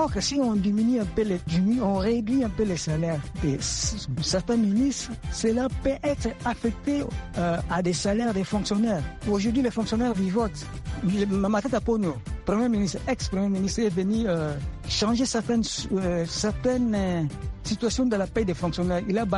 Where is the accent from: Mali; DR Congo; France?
DR Congo; Chez nous, en RD Congo